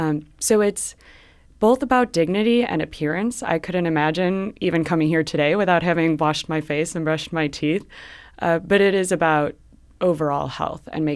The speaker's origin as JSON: {"language": "English", "town": "Chicago", "region": "Illinois", "country": "United States", "lives_now": "San Francisco, United States", "said": "I come from Chicago and homelessness is a big issue there too."}